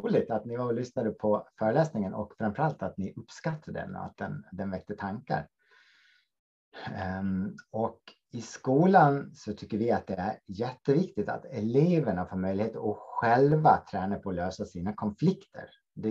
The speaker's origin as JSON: {"language": "Swedish", "region": "Gotland", "country": "Sweden", "said": "för er som är nyfikna på min dialekt så kan jag säga att jag kommer från Gotland och ingenting annat."}